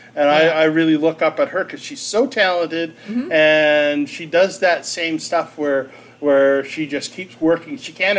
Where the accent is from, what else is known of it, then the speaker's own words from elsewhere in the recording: New Brunswick, Canada; Yes, I'm from New Brunswick, so that's the only bilingual province in the country.